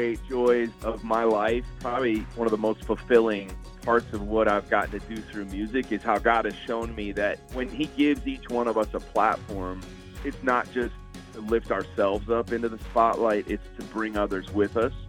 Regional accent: Chicago, Illinois, United States; now in Nashville, United States; Like, I grew up in Chicago, but now that I live in Nashville, we're used to pretty mild winters.

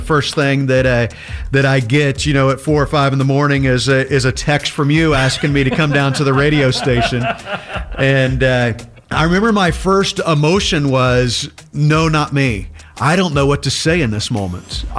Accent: Midwest, United States; It's different than the way that I grew up in the Midwest and I did my early ministries here

